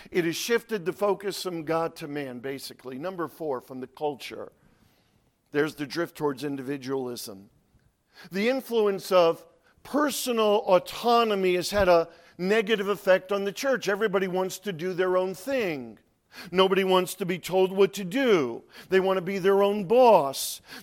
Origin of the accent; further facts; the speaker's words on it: Connecticut, United States; I was born and raised in Connecticut. It's not a big state. You could almost walk it.